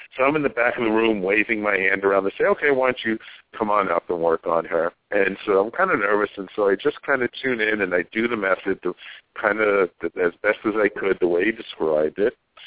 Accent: Bronx, New York, United States; he knew I grew up in the Bronx

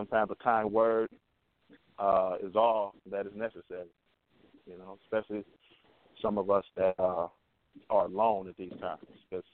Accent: Detroit, Michigan, United States; You know, we come from Detroit, and I know the environment you came up in, your era.

